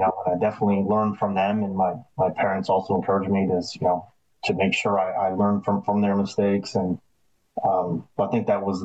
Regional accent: Albany, New York, United States; So I'm from the Albany, New York area. I am the youngest of 5, 3 sisters and a brother.

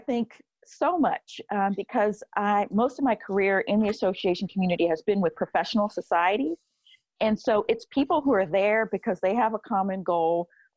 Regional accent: Lexington, Massachusetts, United States; Originally in Massachusetts. I'm from Massachusetts.

